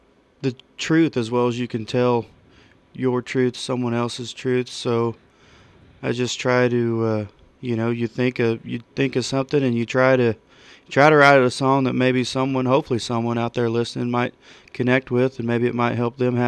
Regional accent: Welch, Oklahoma, United States; I was born here in Coffeyville, raised in Welch, graduated from Welch. Now I currently work for Union Pacific here out of Coffeyville.

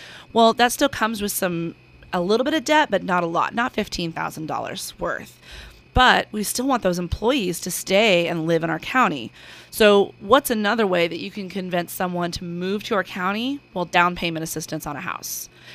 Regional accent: Kansas, United States; now in Kansas City, United States; I came from a teeny tiny town out in western Kansas. So this is my hometown now. I've lived here for so long.

